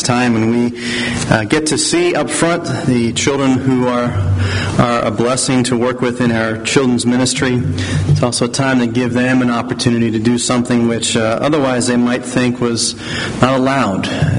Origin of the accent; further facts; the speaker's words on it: Pennsylvania, United States; I grew up in West Mount Airy in the city, and my neighborhood school was Germantown High School.